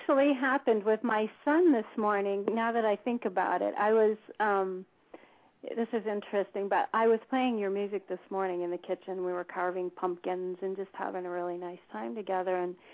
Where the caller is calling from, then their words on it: Devens, Massachusetts, United States; I'm calling from Devens, Massachusetts.